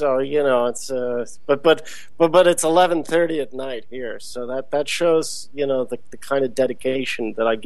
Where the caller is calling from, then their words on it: Manhattan, New York, United States; I'm calling today from Tower 2 of OEI headquarters here in Midtown Manhattan, which is, of course, my apartment.